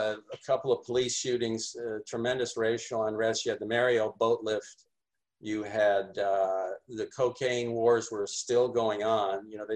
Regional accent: Florida, United States; I got a job offer to come back to where I grew up in South Florida

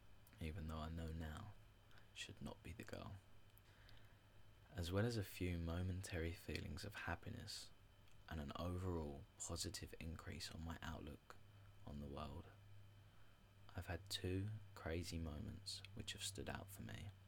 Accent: Medway, South East England, United Kingdom; I'm from Medway. I draw from what I know. That isn't a joke.

